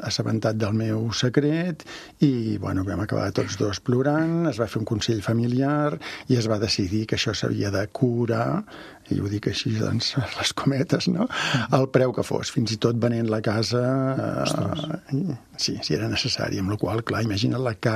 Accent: Catalonia, Spain; com a bon català

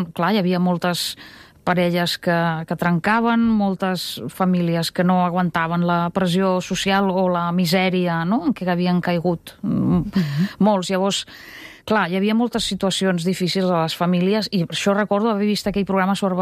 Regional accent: Russia; first language Russian; Catalan is a second language; com que ja fa anys que no vaig a Rússia, em sentiria també falsa escrivint en rus, perquè és una llengua que és la meva llengua materna, però no la sento cada dia al carrer.

